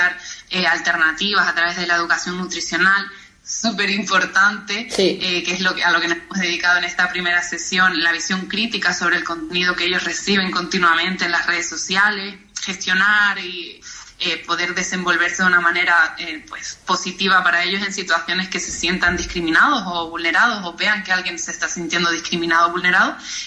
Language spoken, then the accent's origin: Spanish; La Oliva, Canary Islands, Spain; somos de La Oliva, las dos fuimos al Instituto de La Oliva